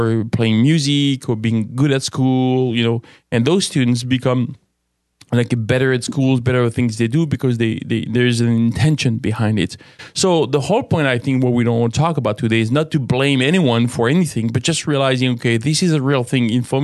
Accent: France; my home country, which is France, a very secular country in many ways, not interested in any input by beliefs or religions.

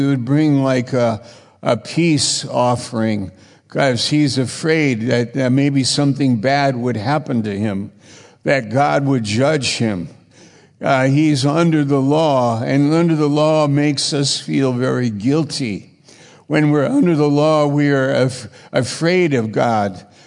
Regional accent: New York, United States; I was only weeks in this church, and I was from New York.

